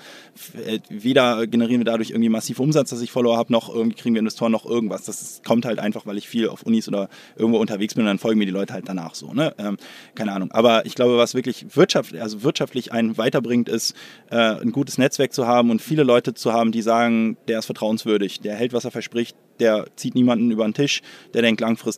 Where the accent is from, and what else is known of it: Hamburg, Germany; born or raised there